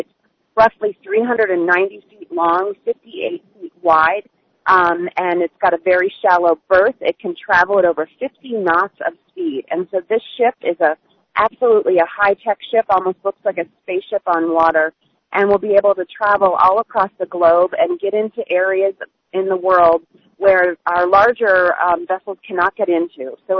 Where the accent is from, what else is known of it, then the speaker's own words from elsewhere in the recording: Northfield, Minnesota, United States; I'm a Minnesotan, Jeff, and obviously a proud native of Northfield. I'm proud to have my parents … still there in Northfield.